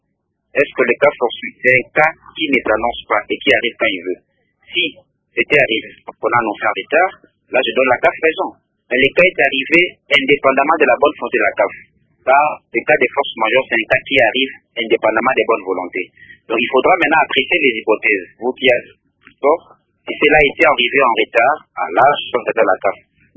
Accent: DR Congo; je suis d'abord pessimiste en tant que Congolais

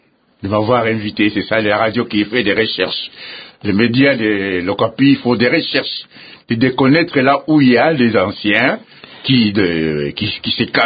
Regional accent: Katanga, DR Congo; C'est là où j'ai grandi. Et après, je suis allé continuer mes études à Kongolo. D'abord en Koro, et puis à Kongolo.

